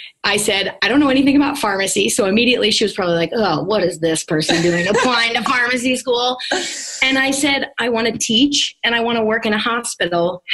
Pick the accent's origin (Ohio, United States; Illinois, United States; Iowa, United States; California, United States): Illinois, United States; I am from Southern Illinois, and I grew up kind of in a medical household.